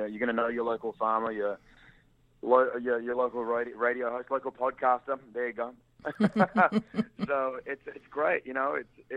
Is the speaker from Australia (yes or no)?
yes; Australia; Well, I think Luke, you know, obviously we're all Australian.